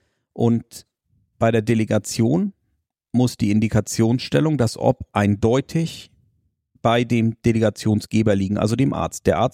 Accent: Lübeck, Schleswig-Holstein, Germany; Ich komme aus Lübeck

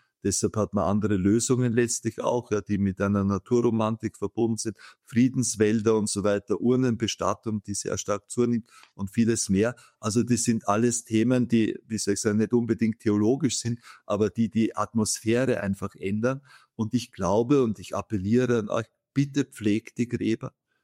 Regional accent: Austria; als Österreicher

